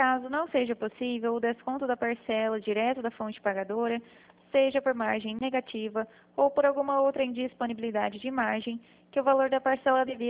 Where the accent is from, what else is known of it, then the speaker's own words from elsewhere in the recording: Presidente Prudente, São Paulo, Brazil; eu sou de Presidente Prudente.